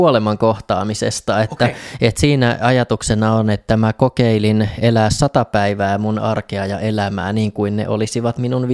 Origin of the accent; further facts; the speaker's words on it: Kannus, Central Ostrobothnia, Finland; also born or lived in Saint Petersburg, Russia; lapsuutta mä vietin Pohjanmaalla Kannuksessa, että sen mä koen ehkä semmoiseksi vahvaksi lapsuuden ympäristöksi, että mähän on sitten syntynyt tuolla niin kuin silloisessa Leningradissa, nykyisessä Pietarissa, missä mun isä oli opiskelemassa ja heitti mut sitten sieltä eron jälkeen sinne Kannukseen parivuotiaana. Ja isovanhempien luona asuin Kannuksessa niin kuin kouluikään asti